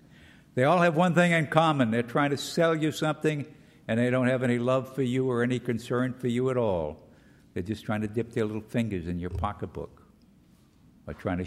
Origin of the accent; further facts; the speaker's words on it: California, United States; Being a Californian, I tell you we live in our pyrite years.